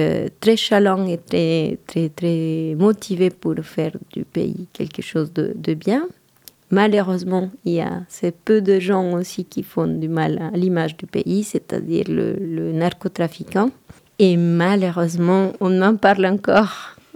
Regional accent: Colombia; French is a second language; Donc, oui, ben, je viens de la Colombie, un pays d'Amérique du Sud. Du nord de l'Amérique du Sud.

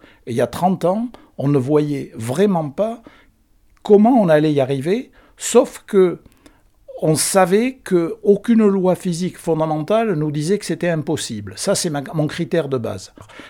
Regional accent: Nouvelle-Aquitaine, France; Comme je l'ai déjà dit, je suis originaire du Lot-et-Garonne.

